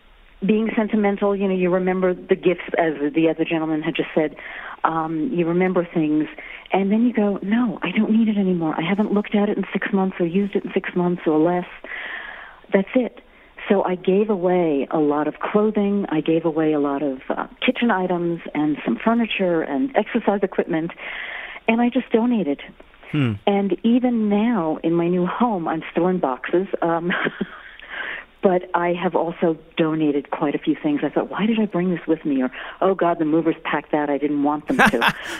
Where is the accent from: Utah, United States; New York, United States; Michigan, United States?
New York, United States; now in Santa Fe, United States; Well, I moved from New York. I am a New Yorker, and I moved from New York to Santa Fe, New Mexico.